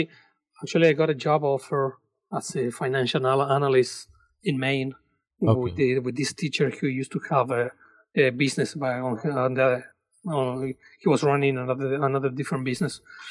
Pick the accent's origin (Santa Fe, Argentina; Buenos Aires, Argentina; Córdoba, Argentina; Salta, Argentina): Salta, Argentina; moved away as an adult; I was born in Salta, Argentina. Mm-hmm. I did my high school over there. And then I came to play soccer, actually, into the States.